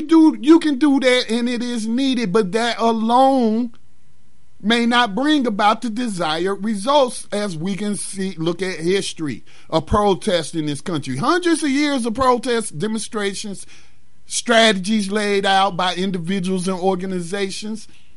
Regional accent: North Carolina, United States; I came across some more history of Afro-Carolinians in my home state of North Carolina.

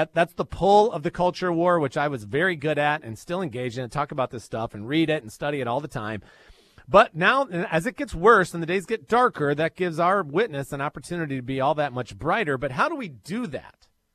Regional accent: North Carolina, United States; They were going to do a new global operations center in Charlotte, North Carolina, here in my home state.

